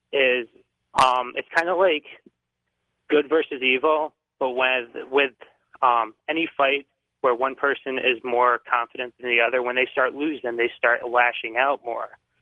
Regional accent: Buffalo, New York, United States; I'm from Buffalo, New York.

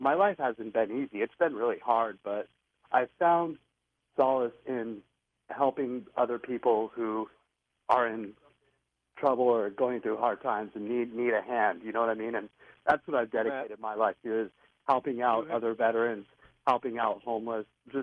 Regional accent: New Mexico, United States; I grew up in New Mexico. I grew up listening to your show with my dad.

